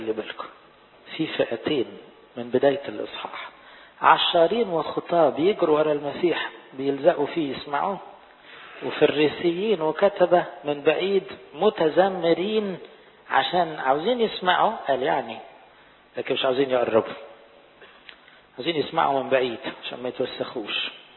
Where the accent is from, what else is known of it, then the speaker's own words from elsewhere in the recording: Egypt; فلاحظوا احنا كمصريين برضو لما نقعد وناكل عيش وملح نحس ان احنا ايه؟ بقينا مع بعض عيلة.